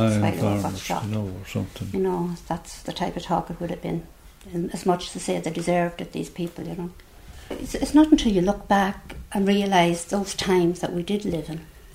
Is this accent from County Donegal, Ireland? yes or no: no; Belturbet, County Cavan, Ireland; I went into work in the shop in Belturbet, because I'm from Belturbet as well.